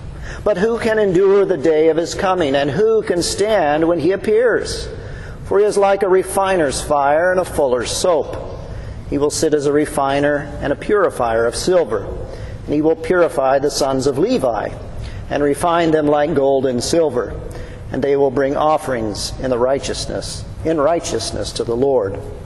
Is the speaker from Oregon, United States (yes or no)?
yes; Beaverton, Oregon, United States; I grew up in Oregon, Beaverton, Oregon, and there was a theater there in Beaverton, Oregon, called Valley Theater.